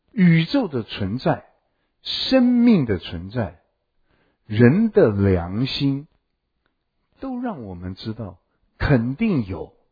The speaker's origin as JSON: {"language": "Chinese", "country": "China", "said": "哎，你知道我们中国人的神呢，说句实在话都比较小，同意不同意？"}